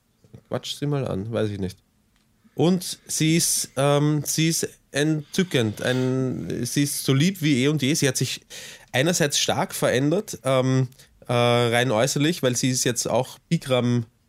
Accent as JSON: {"language": "German", "region": "Vienna", "country": "Austria", "accent": "Viennese", "said": "Das war ein Österreicher, ich bin Österreicher."}